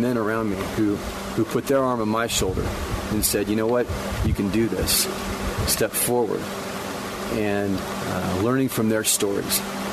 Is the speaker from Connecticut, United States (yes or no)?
no; Phoenix, Arizona, United States; Phoenix, Arizona.